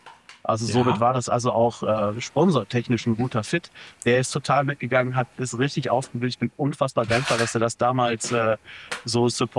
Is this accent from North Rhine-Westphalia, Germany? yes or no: yes; Düsseldorf, North Rhine-Westphalia, Germany; Ich bin 38, wohne mit meiner Familie in der Nähe von Düsseldorf, bin absolut rheinisches Kind in Düsseldorf geboren, in Düsseldorf groß geworden.